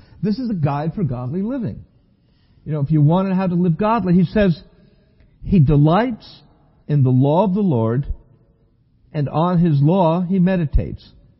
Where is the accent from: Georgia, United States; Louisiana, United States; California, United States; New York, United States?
New York, United States; I grew up in New York.